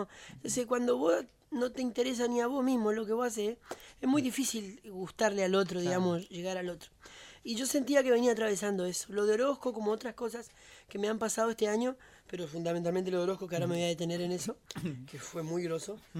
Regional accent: Curuzú Cuatiá, Corrientes, Argentina; moved away as an adult; Respecto a lo del pueblo, a lo de Curuzú, de donde soy oriundo, bueno, es un lugar que no habito hace mucho tiempo. Más allá de que no lo habito porque vivo hace 18 años acá

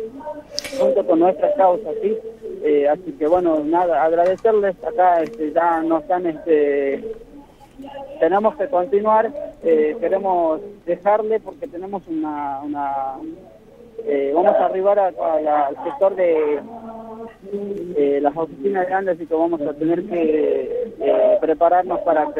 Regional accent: Jujuy, Argentina; Somos el pueblo jujeño que estamos peleando y estamos luchando contra el gobierno dictador.

